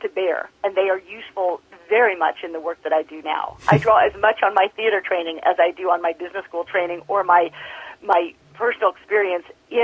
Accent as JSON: {"language": "English", "region": "Midwest", "country": "United States", "tie": "born or raised there", "lives_now": "New York, United States", "said": "and I grew up in the Midwest, and I moved to New York, sort of the classic, here I am in New York City, ready to do theater."}